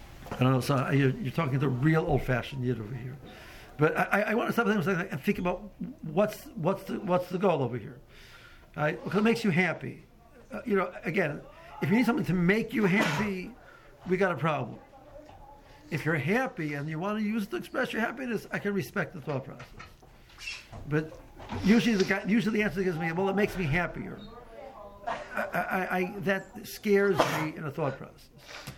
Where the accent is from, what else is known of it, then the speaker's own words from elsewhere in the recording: Cleveland, Ohio, United States; I grew up in Cleveland. Beer was associated with motorcycle driving.